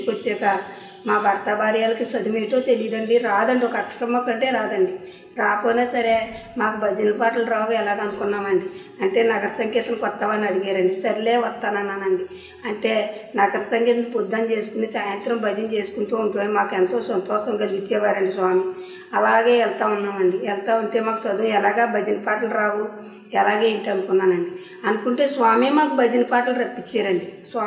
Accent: Palamuru, Telangana, India; మాది పాలమూరు అండి.

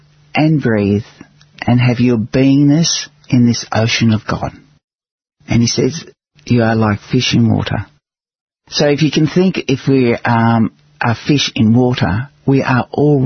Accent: Australia; I'm Australian.

